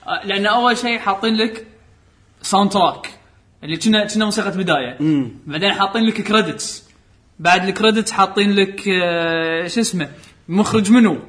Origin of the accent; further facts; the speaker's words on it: Kuwait; عندنا بالكويت